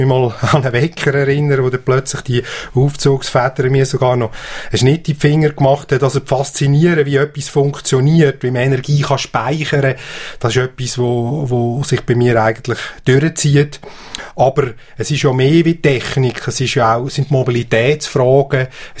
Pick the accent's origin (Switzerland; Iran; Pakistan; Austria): Switzerland; Lucerne; ich bin sicher am Hand von meinem Vater, vom Würzenbach, wo ich aufgewachsen bin, durch die Gebäulichkeiten durchgelaufen.